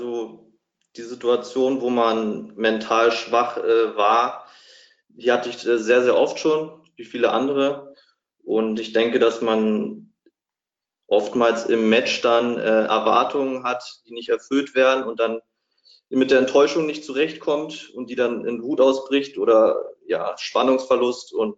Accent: Berlin, Germany; Ich komme aus Berlin, bin Tennisspieler

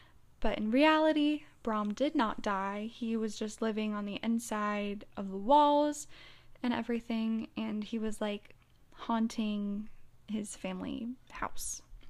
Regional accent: United States; but I grew up in America.

